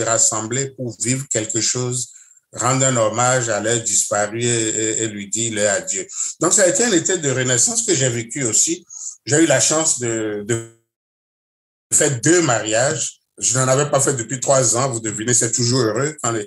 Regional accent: Canada; Une semaine du pape chez nous au Canada, j'allais dire de l'ouest à l'est quand même.

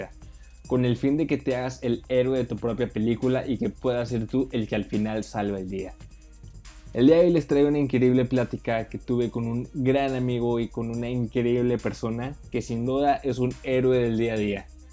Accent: Guadalajara, Jalisco, Mexico; yo soy de Guadalajara

